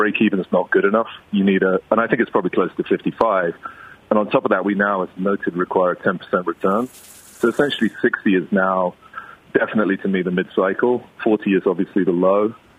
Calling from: Mexico; I'm phoning you from Mexico here

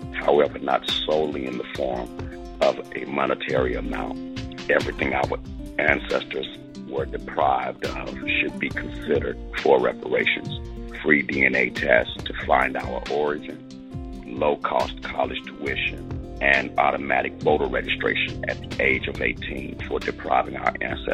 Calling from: Dallas, Texas, United States; I'm calling from Dallas, Texas.

